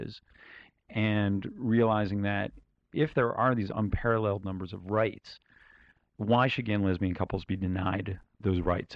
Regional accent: United States; He's from Indonesia, I'm from the United States.

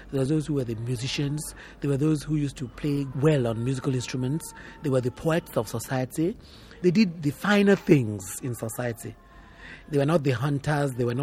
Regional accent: Ogun, Nigeria; In my village, I come from Ijebu, which is about 40 kilometers from Lagos, about 25 minutes drive.

